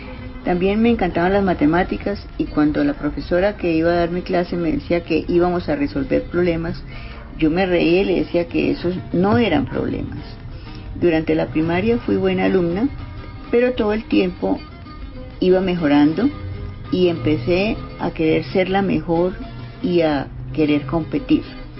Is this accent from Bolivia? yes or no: no; Bogotá, Colombia; Bueno, yo nací en Bogotá